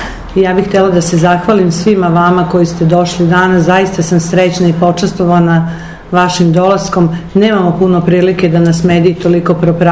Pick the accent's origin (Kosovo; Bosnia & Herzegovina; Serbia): Serbia; Niš, Southern and Eastern Serbia; inače potpredsjednica izvršnog odbora novog DSS-a, poreklom iz Niša